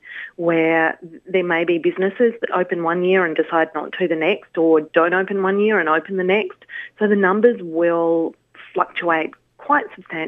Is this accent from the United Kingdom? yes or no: no; Melbourne, Victoria, Australia; also born or lived in Canberra; now in Sydney, Australia; I'm originally from Melbourne, and it didn't exist in Melbourne.